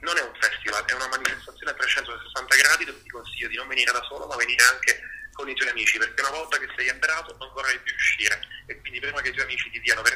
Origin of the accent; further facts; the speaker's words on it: Naples, Campania, Italy; moved away as an adult; sono nato e cresciuto a Napoli e ci sono rimasto fino ai quasi 20 anni.